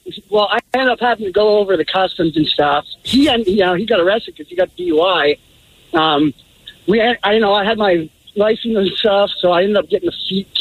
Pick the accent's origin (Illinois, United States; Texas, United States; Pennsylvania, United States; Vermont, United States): Vermont, United States; So, I'm from Vermont myself.